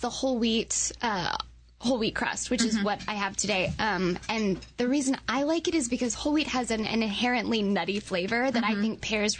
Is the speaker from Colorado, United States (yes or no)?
yes; Littleton, Colorado, United States; also born or lived in New York, United States; Pie. Colorado. Mm. Yep, Littleton, Colorado.